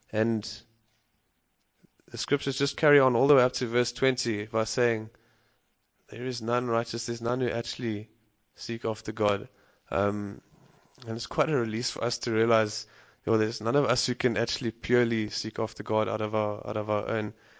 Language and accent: English; Stellenbosch, Western Cape, South Africa; I was born in Stellenbosch in South Africa and went to school there, and I finished my music degree there yesterday. Oh, sorry. Last year.